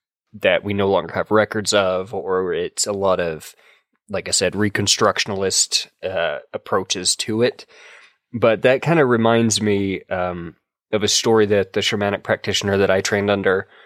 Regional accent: Oklahoma, United States; growing up in Oklahoma, I am acutely aware of the stories surrounding the Native Americans

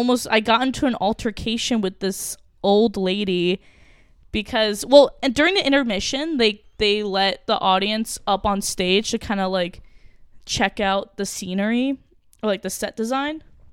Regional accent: New Jersey, United States; I don't know why I said it like that. I'm from New Jersey.

